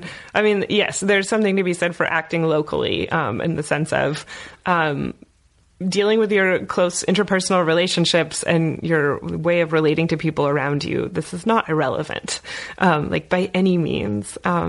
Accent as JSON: {"language": "English", "town": "Bloomington", "region": "Indiana", "country": "United States", "tie": "born there", "said": "I was born in Bloomington"}